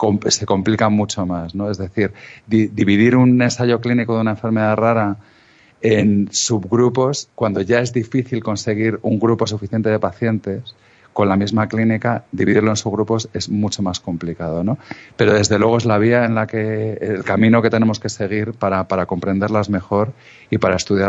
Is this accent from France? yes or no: no; Spain; Nos perciben como gente bastante rigurosa.